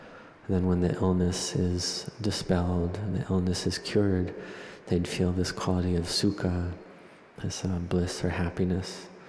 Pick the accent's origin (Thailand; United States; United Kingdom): Thailand; first language th; English is a second language; chant in the Thai language. So it was my native language.